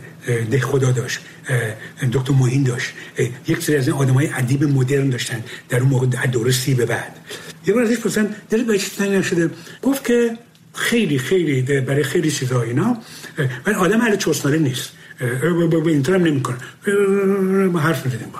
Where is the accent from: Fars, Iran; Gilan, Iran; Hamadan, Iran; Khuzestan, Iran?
Khuzestan, Iran; Abadan; moved away; من بچه آبادانم، آبادان نزدیک تیارو میارو اینا بر بیرون بود